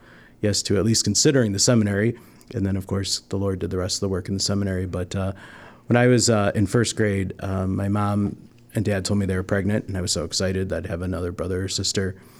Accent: Sheffield Lake, Ohio, United States; also born or lived in Westlake; So I grew up in Sheffield Lake and then Westlake. I am the oldest of 6 kids.

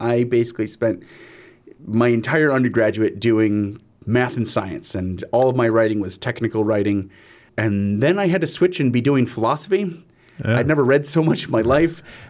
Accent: Timberlake, Ohio, United States; I grew up on the east side. I grew up in a little village called Timberlake. If you know where Eastlake, Willoughby, Menor, that area, I grew up over there.

